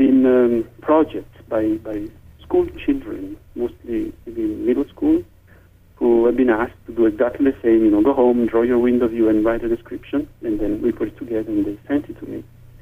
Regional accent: Milan, Lombardy, Italy; I wish I could now go back to, you know, the apartment where I grew up in Milan

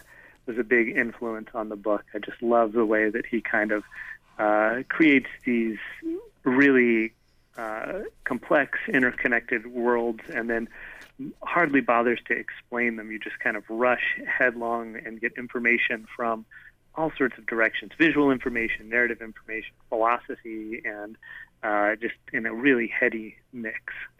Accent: El Paso, Texas, United States; I grew up in El Paso, so this is the desert Southwest, and really is not very much like the rest of Texas.

